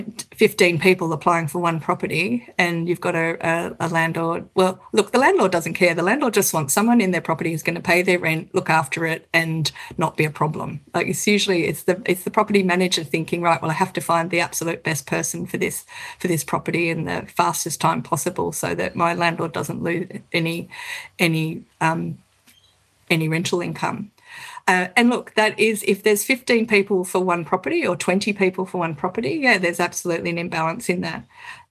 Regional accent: Australia; Traditionally, we've treated, as an Australian society, renters as people who weren't clever enough to buy a property

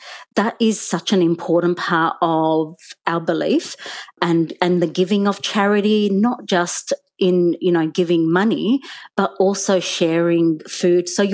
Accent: Australia; as a grown-up who was born and brought up in Australia, if I'm kind of questioning my belonging and if I'm kind of still at this age trying to prove my worth of belonging in Australian society

